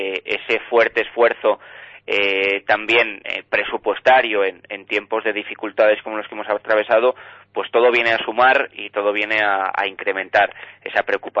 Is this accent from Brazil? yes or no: no; Tudela, Navarre, Spain; de la Ribera y de Tudela, porque al final yo soy de Tudela.